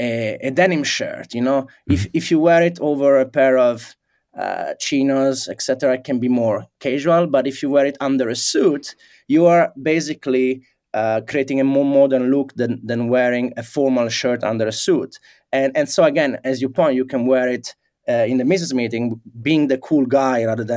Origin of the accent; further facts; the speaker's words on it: Italy; English is a second language; moved away as an adult; also born or lived in London; And I grew up in Italy. I studied in Italy. Then I after university, I was doing my master in London. I remained to work in London